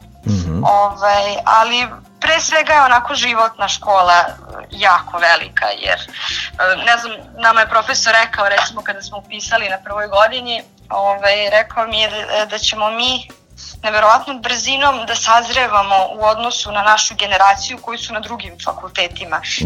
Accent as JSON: {"language": "Serbian", "town": "Golubinci", "region": "Vojvodina", "country": "Serbia", "said": "ja sam inače iz Golubinaca, ali sam išla u Staru Pazovu u srednju školu."}